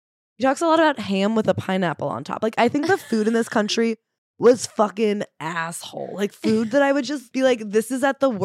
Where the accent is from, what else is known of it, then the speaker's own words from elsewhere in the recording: New Jersey, United States; I think because I'm from Jersey, which gets shit on, but it is in fact the Garden State.